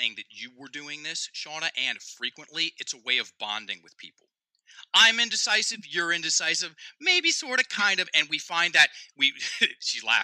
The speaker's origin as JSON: {"language": "English", "region": "Virginia", "country": "United States", "said": "Because I'm from Virginia. It's right over there."}